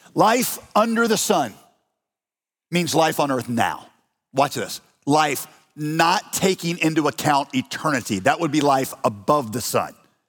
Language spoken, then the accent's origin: English; United States; accent: American; I was like, am I just saying it in a weird American accent?